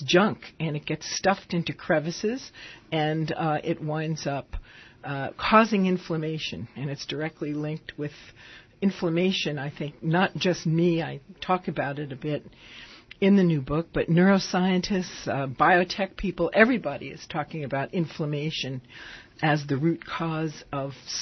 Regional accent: New York, United States; I love this station when I used to, I'm from New York.

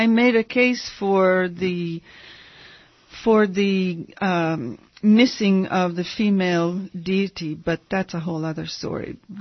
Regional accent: Bologna, Emilia-Romagna, Italy; I am not from New Jersey, Armand. I am from Bologna.

